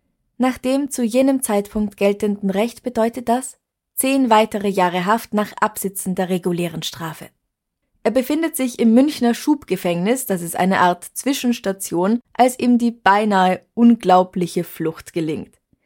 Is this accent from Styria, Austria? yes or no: no; Vienna, Austria; ich bin aus Wien.